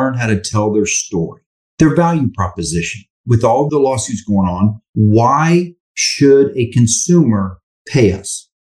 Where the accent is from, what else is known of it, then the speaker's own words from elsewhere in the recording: Orlando, Florida, United States; I'm in Lakeland. I'm from Orlando. Lakeland's about an hour just south of Orlando.